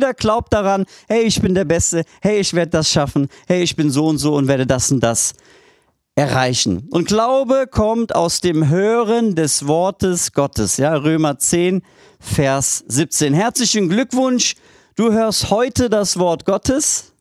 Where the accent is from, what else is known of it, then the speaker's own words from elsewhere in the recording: Turkey; bin Türke, darf heute bei euch sein.